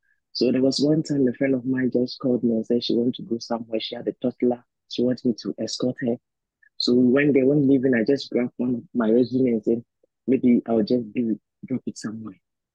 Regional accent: Ghana; moved away as an adult; now in Canada; I'm actually from Ghana, now living in Canada.

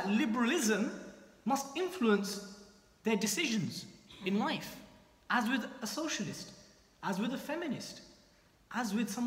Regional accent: Bedford, East of England, United Kingdom; But then the crazy thing is here, when you speak to many white people, so where are you from? Well, I'm from Bedford.

